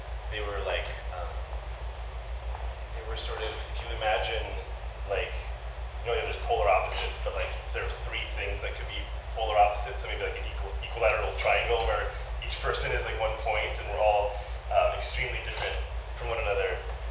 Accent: Midwest, United States; And I grew up in the Midwest, my dad was the civil servant, my mom was an artist.

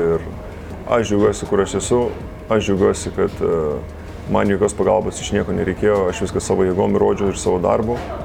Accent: Kaunas, Kaunas County, Lithuania; Vis tiek aš iš to išaugau, iš ten atėjau, Kaune gimęs, aš jiem ir pasakiau, aš esu kaunietis, aš sirgau Žalgirį, visada sirgau.

